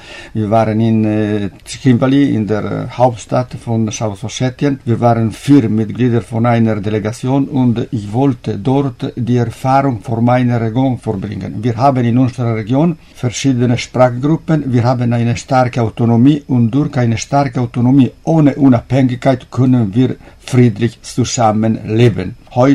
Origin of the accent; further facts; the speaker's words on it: Trento, Trentino-Alto Adige, Italy; German is a second language; Und dann bin ich wieder zurück zu meiner Heimat nach Trient gekommen.